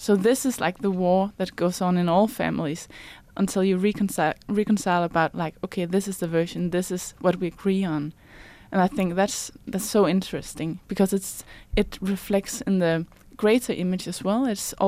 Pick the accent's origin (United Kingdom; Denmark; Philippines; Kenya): Denmark; Central Denmark Region; I grew up in Mols Mountains, and when I grew up, the hills were covered with trees. It was like one big forest.